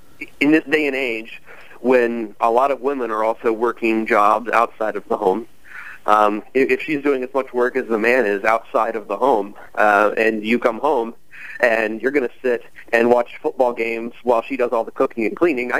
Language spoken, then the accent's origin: English; Kansas City, Missouri, United States; I'm a Kansas City Chiefs fan. And I grew up in Kansas City.